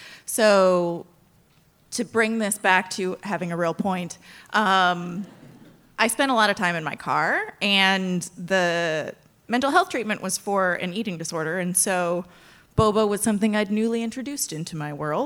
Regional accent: Michigan, United States; It's a band from Michigan. It's a band from Michigan? Which is my home state as well.

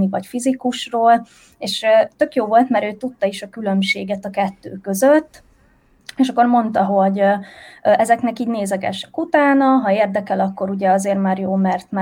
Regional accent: Nagyatád, Somogy, Hungary; én vidéken nőttem fel Nagyatádon

